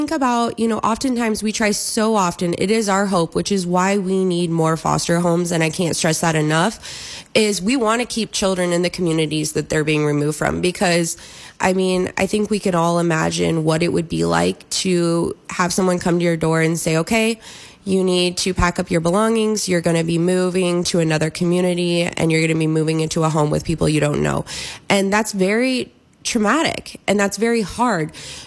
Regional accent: Knoxville, Tennessee, United States; Yeah, I was born and raised in the Knoxville area

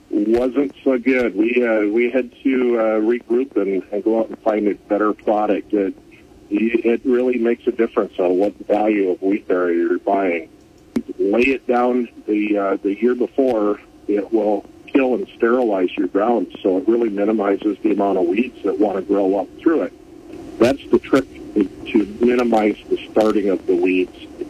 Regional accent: Wisconsin, United States; moved away; As I was growing up in Wisconsin, they're hooking up to the planter and going out to the field.

